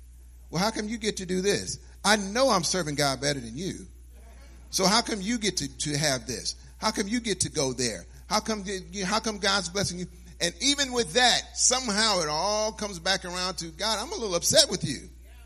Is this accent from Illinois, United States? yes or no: yes; Chicago, Illinois, United States; I'll just blame it that on the fact that I was born and raised in Chicago.